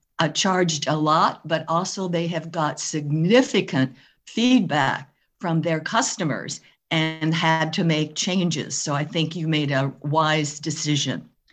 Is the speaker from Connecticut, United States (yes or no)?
no; Edmonds, Washington, United States; I'm from Edmonds, Washington, and I have 3 comments.